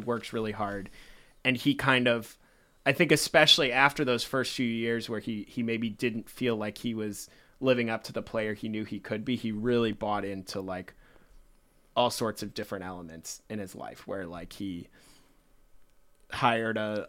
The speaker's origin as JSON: {"language": "English", "town": "St. Louis", "region": "Missouri", "country": "United States", "said": "I grew up a big baseball fan, I'm from St. Louis, and grew up a big Cardinals fan"}